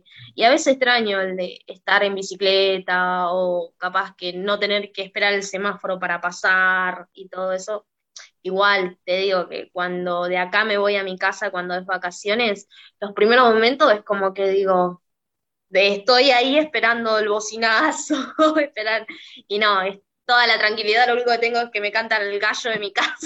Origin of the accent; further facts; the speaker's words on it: Misión Tacaaglé, Formosa, Argentina; now in Lomas del Mirador, Argentina; Sí, que es un pueblito bastante chiquito en donde me crié y mi familia sigue estando ahí y de ahí me sigue apoyando porque en este momento estoy viviendo en Lomas del Mirador